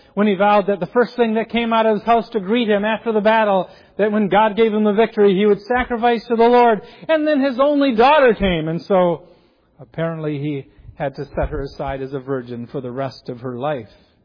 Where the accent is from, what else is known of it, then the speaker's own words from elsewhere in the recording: Edgerton, Minnesota, United States; Sometimes I've been very, very troubled when I go back to my hometown of Edgerton, Minnesota